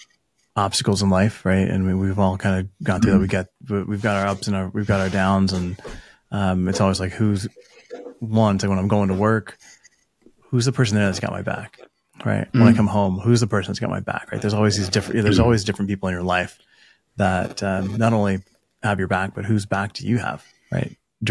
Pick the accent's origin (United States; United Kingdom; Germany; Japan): United States; Maui, Hawaii; I grew up in Maui and, through high school and that.